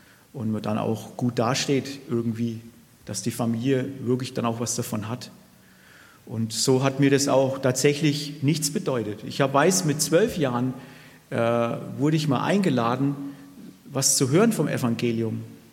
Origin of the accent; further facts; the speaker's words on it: Bavaria, Germany; meine Frau heißt Ute. Wir kommen ursprünglich aus dem Frankenwald, sind direkt an der ehemaligen DDR-Grenze aufgewachsen.